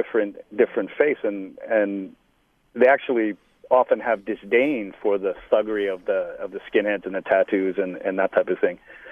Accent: Liverpool, North West England, United Kingdom; born there; I was born in Liverpool

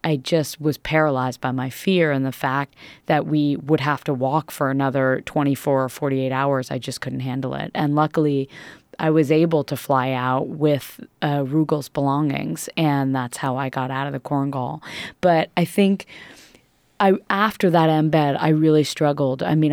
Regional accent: Connecticut, United States; First of all, I grew up in Connecticut with three older sisters, my mother, my father, and a very incredibly loving open household

